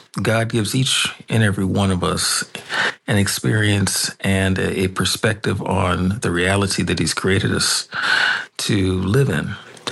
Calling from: Tacoma, Washington, United States; I'm hailing in from Tacoma, Washington, the great state of.

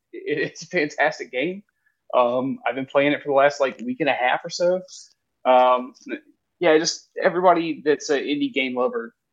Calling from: Statesboro, Georgia, United States; Statesboro, Georgia. It's just outside of Savannah.

